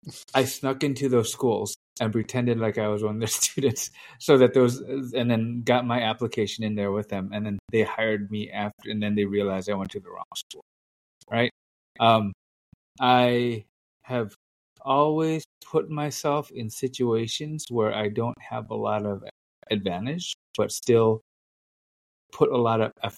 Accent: United States; born there; I am the child of Vietnamese refugees. So I was born in America, but my parents came to America.

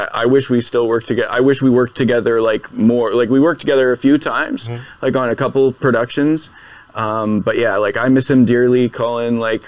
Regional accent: British Columbia, Canada; Yeah, hey, like, we're from Canada.

